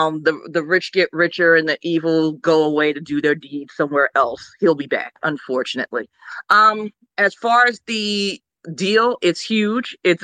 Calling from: Brooklyn, New York, United States; I am calling from Brooklyn, New York

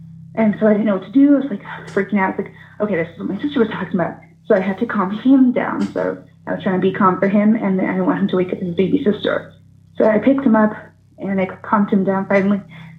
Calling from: Arizona, United States; I'm from Arizona.

